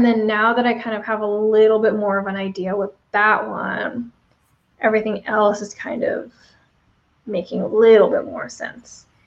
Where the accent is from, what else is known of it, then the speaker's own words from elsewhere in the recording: California, United States; And you know, the crazy thing is I grew up in California, where like pretty much exactly where you are, Kat, mm-hmm. in the Bay Area.